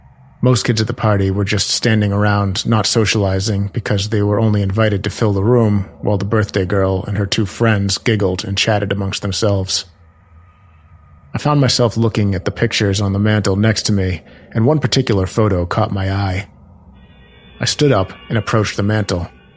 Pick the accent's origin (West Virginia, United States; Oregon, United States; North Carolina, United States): West Virginia, United States; Berkeley Springs; I grew up in West Virginia, a town called Berkeley Springs. It's a very small town that had a population of a little over 800 people back in 1990